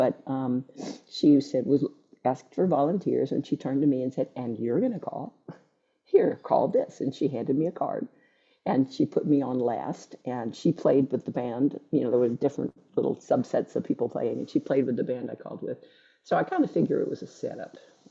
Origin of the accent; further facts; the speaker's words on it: Atlanta, Georgia, United States; moved away as an adult; Yeah, I grew up in Atlanta.